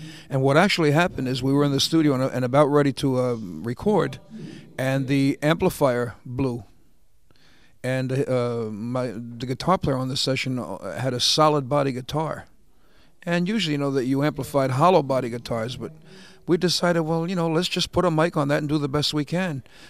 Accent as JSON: {"language": "English", "town": "Philadelphia", "region": "Pennsylvania", "country": "United States", "tie": "born or raised there", "also_born_or_lived": "Bronx", "said": "I grew up in South Philadelphia. In fact, I went to Bartlett. I went to Southern for 2 years and then moved to the Bronx."}